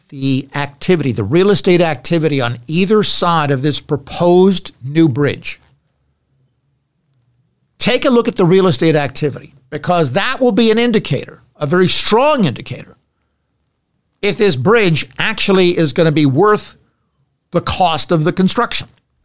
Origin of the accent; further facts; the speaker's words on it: Pennsylvania, United States; I grew up in Pennsylvania. I know what PennDOT is like, and that is a nightmare.